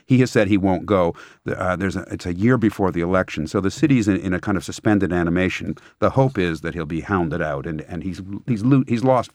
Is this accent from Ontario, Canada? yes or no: yes; Toronto, Ontario, Canada; I grew up in Toronto, and when it was called Toronto the Good